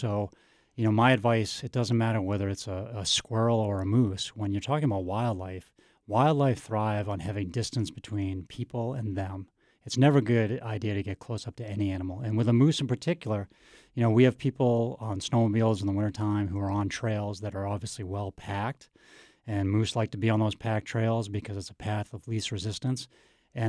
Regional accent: New Hampshire, United States; No, I grew up in New Hampshire and always loved wildlife since I was a little kid, of course.

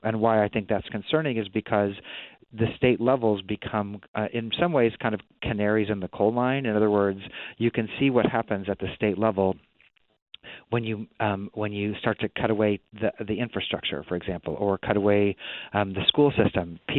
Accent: Kansas City, Missouri, United States; Well, I'm somebody who's from the Midwest. I grew up in Kansas City and now live in Tennessee.

